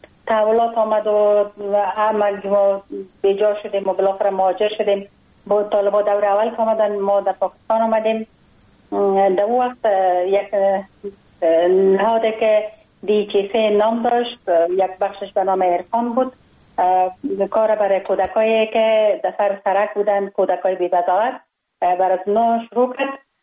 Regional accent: Kabul, Afghanistan; ما خوشبختانه در یک خانواده روشن فکر به دنیا آمدم، در شهر کابل در محله کوتی سنگی تولد شدم.

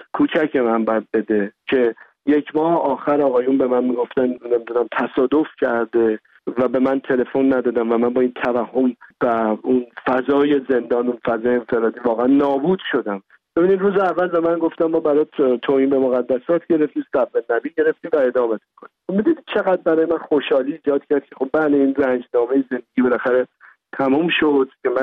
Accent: Iran; moved away; خودم یه فرزند دردمند رها شده از ایرانم در یه سرزمینی

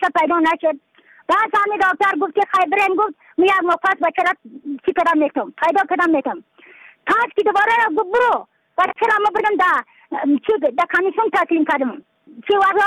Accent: Yaftal-e Payin, Badakhshan, Afghanistan; از بدخشان هستم، مرکز بدخشان، ولسوالی یفتل پایان، قیره وینگ.

